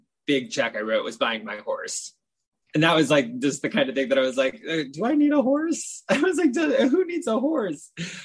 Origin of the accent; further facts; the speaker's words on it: Southern United States, United States; You know, I moved here from the South, lower middle class family.